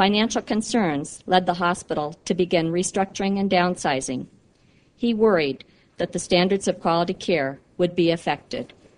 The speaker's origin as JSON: {"language": "English", "town": "Des Moines", "region": "Iowa", "country": "United States", "tie": "born or raised there", "said": "I chose to stay at UIHC rather than go back to my hometown of Des Moines because I believed it would provide a good learning experience for a new grad"}